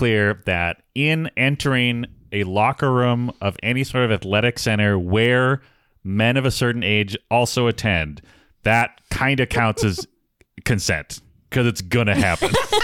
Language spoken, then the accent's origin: English; Minnesota, United States; I grew up Protestant in Minnesota, so I don't think so.